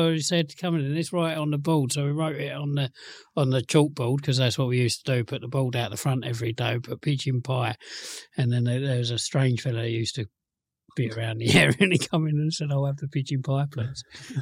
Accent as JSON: {"language": "English", "country": "Canada", "said": "Well, actually, I'm from Canada."}